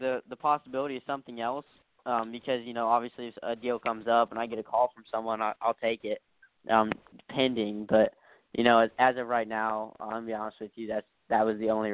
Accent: Indiana, United States; I grew up racing dirt in Indiana at the short tracks and mini sprints and stuff like that.

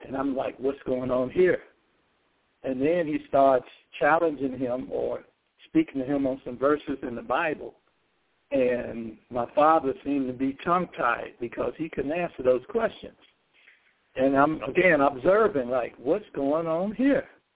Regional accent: Gary, Indiana, United States; since I'm from Gary, Indiana, my hometown

